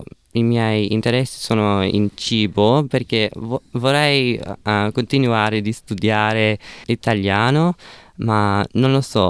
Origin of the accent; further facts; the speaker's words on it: Australia; born there; Italian is a second language; I miei genitori sono inglesi e sì, non sono italiano.